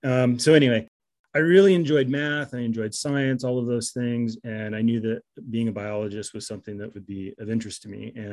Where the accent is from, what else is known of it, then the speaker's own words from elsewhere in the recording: Washington, United States; I grew up in Western Washington. And so I had opportunities to go to the University of Washington.